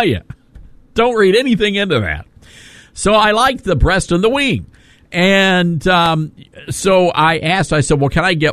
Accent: the South, United States; I'm from the South. I've never heard of you just deep frying half a bird.

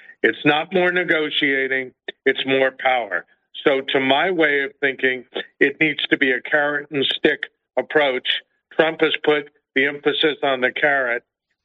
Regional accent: United States; how can I, as an American who wants to avoid a nuclear conflagration

